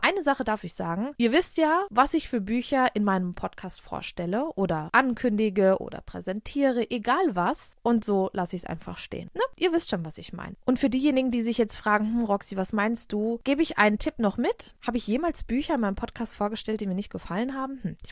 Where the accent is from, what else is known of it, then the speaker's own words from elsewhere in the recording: Wächtersbach, Hesse, Germany; Gerade hier in meiner Heimatstadt Wächtersbach gibt es eine Premierenlesung sozusagen